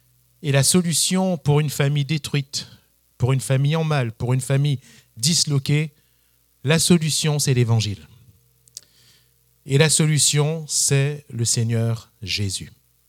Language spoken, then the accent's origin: French; Réunion, France; On vient de France et plus précisément, pour ceux qui connaissent, de l'île de la Réunion. Oui, une petite île dans l'océan Indien, à côté de l'île Maurice, et un département français. Et on a pu grandir et exercer également le ministère là-bas pendant une vingtaine d'années